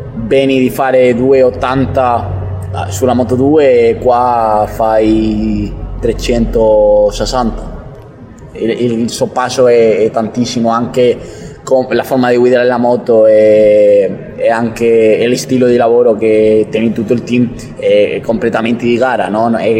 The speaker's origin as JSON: {"language": "Italian", "town": "Mazarrón", "region": "Region of Murcia", "country": "Spain", "second_language": "Italian", "said": "Di Massarrón, di Murcia."}